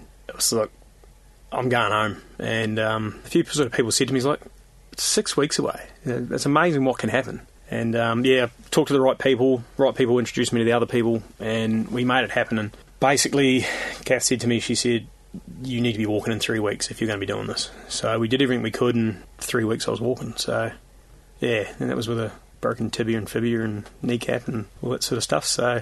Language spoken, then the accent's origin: English; New Zealand; now in Victoria, Australia; I'm originally a New Zealander. I now live in Australia, Victoria in Australia.